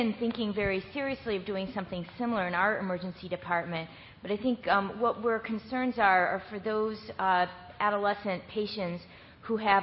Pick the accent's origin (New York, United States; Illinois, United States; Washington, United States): New York, United States; I'm from Erie County in Western New York.